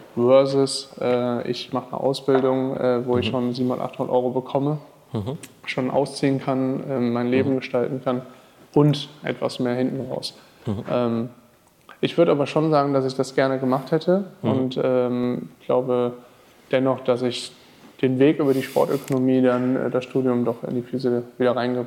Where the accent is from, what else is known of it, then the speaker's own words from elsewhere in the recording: North Rhine-Westphalia, Germany; bin 37 und bin aus dem Rheinland.